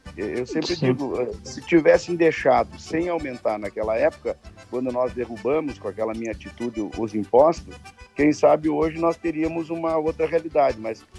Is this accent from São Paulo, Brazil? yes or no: no; Santo Augusto, Rio Grande do Sul, Brazil; also born or lived in Palmeiras; Bem, eu nasci em Palmeiras, nunca cheguei a residir em Palmeiras, sempre morei em Santo Augusto, onde eu fui criado